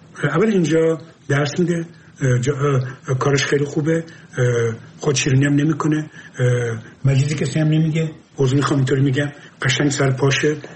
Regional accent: Abadan, Khuzestan, Iran; من بچه آبادانم. آبادان نزدیک تیارا میارا اینا بر بیرون بود.

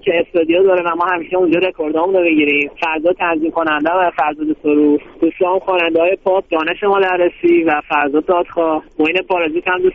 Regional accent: Isfahan, Iran; من روی شهرم که اصفهان هست خیلی تعصب دارم، اون شهرمو دوست دارم. همیشه هم افتخار کردم که بچه اصفهان هستم.

